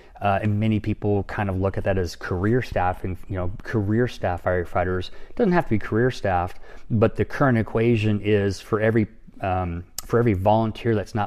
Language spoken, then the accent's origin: English; Massachusetts, United States; And again, I come from Massachusetts, I'm a New Englander, and so I'm pretty thrifty as it comes down to it.